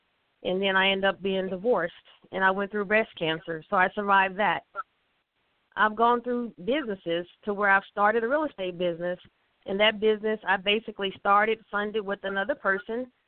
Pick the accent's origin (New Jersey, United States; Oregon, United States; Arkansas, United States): Arkansas, United States; I was born and raised in Arkansas, and so I came from an entrepreneur family.